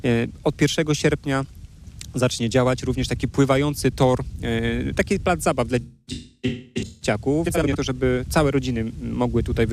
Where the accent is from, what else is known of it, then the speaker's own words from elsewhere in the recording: Budzisław Kościelny, Greater Poland Voivodeship, Poland; Sam wychowałem się w Budzisławie Kościelnym, miejscowości oddalonej o niespełna 3 kilometry, więc moje dzieciństwo to właśnie Tręby Stare, to właśnie ta plaża, to ten ośrodek